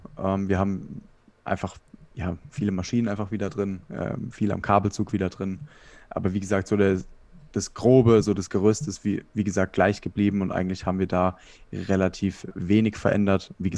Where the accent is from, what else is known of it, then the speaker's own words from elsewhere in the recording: Baden-Württemberg, Germany; ich komme aus der Nähe von Heidelberg, Baden-Württemberg. Und ja, ich bin 23 Jahre alt